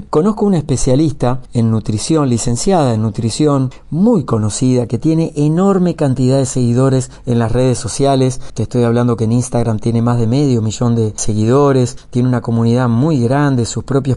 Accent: Buenos Aires Province, Argentina; Empecé a los 8 años haciendo un programa de radio en mi pueblo, unos 300 kilómetros al sur de Buenos Aires.

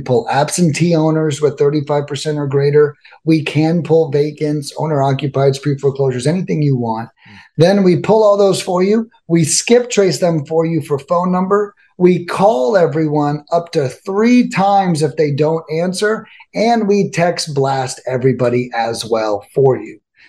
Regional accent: Lakeland, Florida, United States; I moved out of South Florida in the second grade, and I moved to Lakeland, Florida, which is this little town. And back when I moved there was more cows than people.

